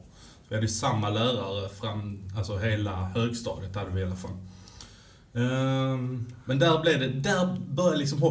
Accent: Malmö, Skåne, Sweden; Jag är född i Malmö. Mm. Jag är född och uppväxt mitt inne i stan, vid Karolikvarteren.

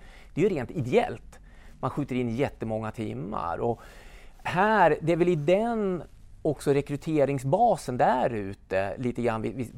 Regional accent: Västerås, Västmanland County, Sweden; Jag växte upp faktiskt på området i Västerås på Viksäng.

